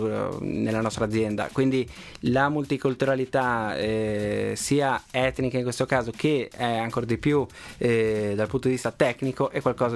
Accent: Montevideo, Uruguay; now in Italy; io sono uno straniero. Io, di fatto, io vengo dal Sud America e nonostante il mio cognome tradisca chiari origini italiane, ma sono un oriundo. Io vengo dall'Uruguay, da Montevideo.

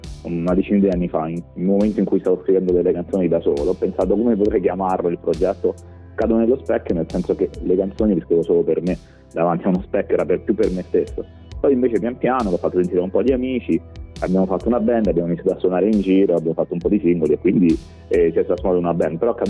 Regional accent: Rome, Lazio, Italy; now in Turin, Italy; Io sono di Roma, sono nato a Roma, però essendo 10 anni che vivo a Torino mi è presa la saudade, la nostalgia

